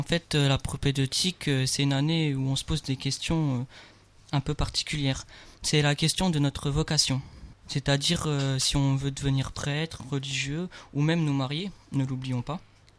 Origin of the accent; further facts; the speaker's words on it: Thionville, Grand Est, France; j'ai 19 ans. Je suis d'origine de Thionville, dans le nord de la Moselle.